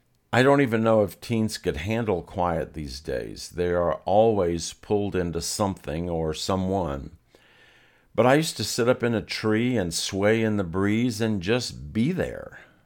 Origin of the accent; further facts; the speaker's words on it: Greenville, United States; we only had two stations that we could get on TV when I was growing up in Greenville.